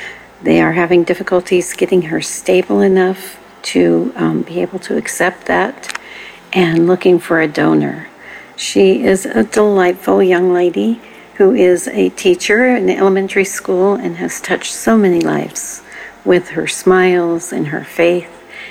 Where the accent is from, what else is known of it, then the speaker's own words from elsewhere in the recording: Texas, United States; from Texas